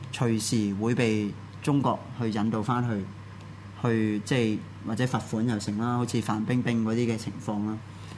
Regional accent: Hong Kong; 我哋香港人會係滿足於所謂50年不變、一國兩制、經濟繁榮嘅一個狀況

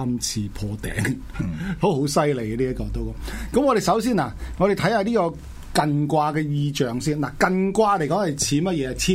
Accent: China; 我哋中國人有一句話咧，就話叫做欺山就莫欺水啊嘛

